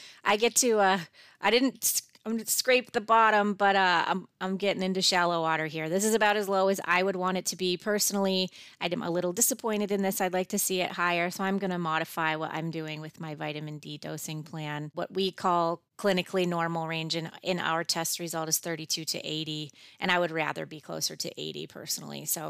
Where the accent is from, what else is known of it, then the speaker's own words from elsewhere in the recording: Michigan, United States; where you grew up or where you spent the majority of your early life, too, as far as that goes. So I'm from Michigan.